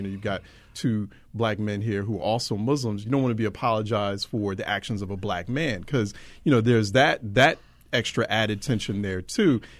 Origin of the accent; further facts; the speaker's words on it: Philadelphia, Pennsylvania, United States; as someone who grew up in Philadelphia, I mean, that was all part of it. Part of growing up in Philly was that tension